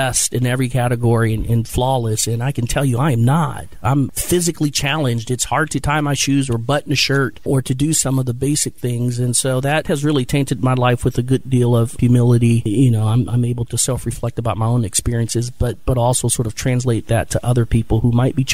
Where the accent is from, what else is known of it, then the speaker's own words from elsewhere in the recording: Canton, Ohio, United States; So I'm from Canton, Ohio. I spent the first 8 to 9 years of my life in an all-black housing project.